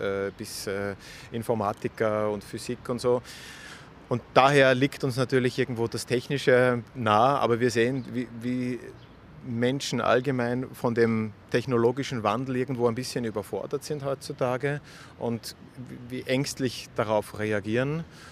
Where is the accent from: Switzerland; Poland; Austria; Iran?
Austria; Also ich komme aus Österreich